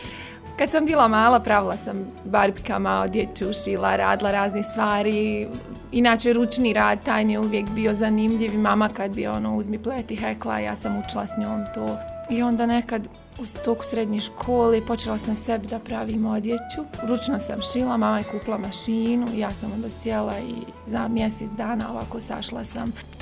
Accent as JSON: {"language": "Bosnian", "town": "Zenica", "region": "Federation of Bosnia and Herzegovina", "country": "Bosnia & Herzegovina", "tie": "born or raised there", "also_born_or_lived": "Jajce", "said": "Nisam rođena u Zenici, došla sam u ratu u Zenici, rođena sam u Jajcu. Imala sam 8 godina kad sam došla ovdje. Ovdje sam završila osnovnu srednju školu, fakultet i tu sam ostala, udala se ovdje."}